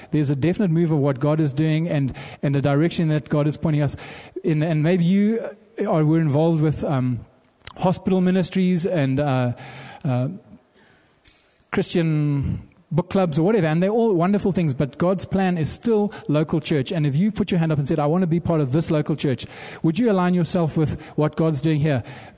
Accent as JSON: {"language": "English", "country": "Zimbabwe", "tie": "born or raised there", "moved": "as an adult", "said": "I grew up in Zimbabwe for the first 20 years of my life"}